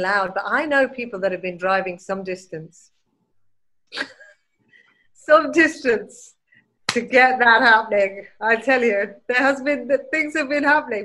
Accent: Birmingham, West Midlands, United Kingdom; also born or lived in Manchester / London; I was born in Birmingham.

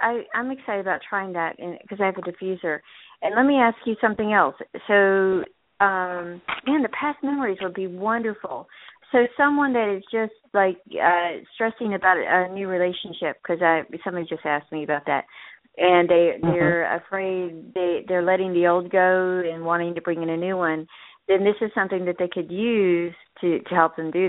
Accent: North Carolina, United States; I grew up in North Carolina.

